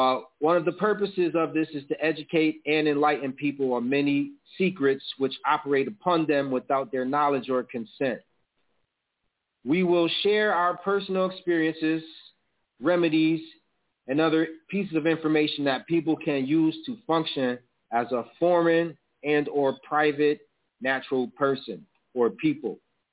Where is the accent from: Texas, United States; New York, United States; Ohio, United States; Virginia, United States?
New York, United States; Buffalo; So basically, I grew up in Buffalo, New York, in the hood, and I'm a project baby.